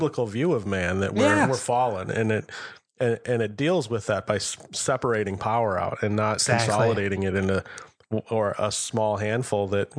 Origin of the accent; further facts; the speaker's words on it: United States; but he's Australian and I'm American.